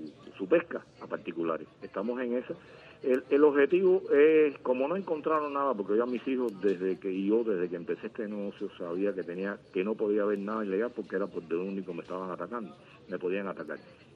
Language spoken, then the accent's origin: Spanish; Cuba; Yo nací en Cuba, viví en Cuba, llevaba 50 años